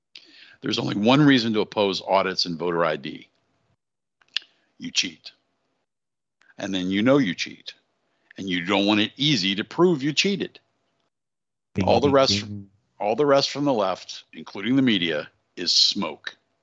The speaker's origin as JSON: {"language": "English", "region": "Pennsylvania", "country": "United States", "said": "Now, I am from Pennsylvania, so I can speak to Pennsylvania a little bit."}